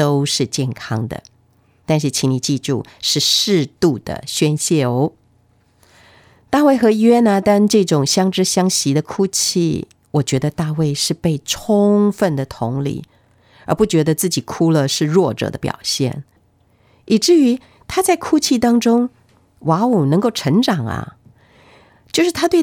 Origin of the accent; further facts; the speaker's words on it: China; 我们中国人常说啊，男儿是有泪不轻弹